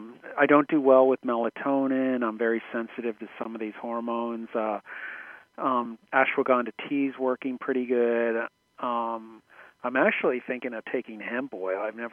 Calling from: Nova Scotia, Canada; I'm calling from Nova Scotia.

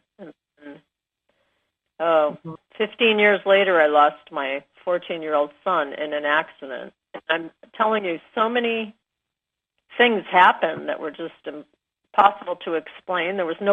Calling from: Maine, United States; I'm calling from Maine.

